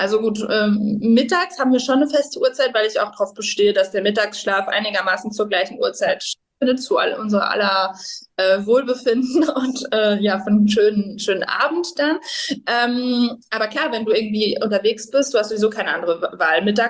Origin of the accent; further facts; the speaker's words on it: France; ich bin in Frankreich aufgewachsen